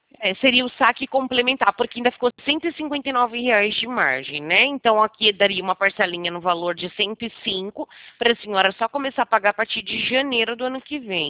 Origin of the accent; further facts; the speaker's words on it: Americana, São Paulo, Brazil; eu sou de Americana